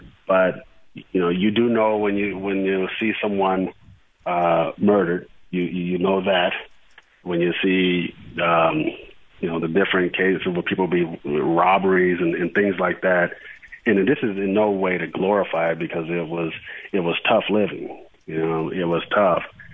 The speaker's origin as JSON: {"language": "English", "town": "Compton", "region": "California", "country": "United States", "tie": "born or raised there", "said": "when I go back to, my childhood and growing up, in Compton and in the L.A. area, I lived in the housing projects that was, probably one of the roughest projects that, that in North America."}